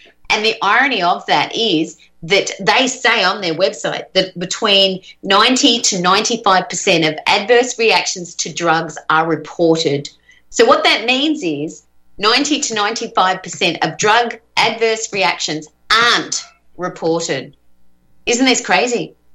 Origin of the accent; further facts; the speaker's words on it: Sunshine Coast, Queensland, Australia; The other places, I'm from the Sunshine Coast. I will be doing something here on the Sunshine Coast.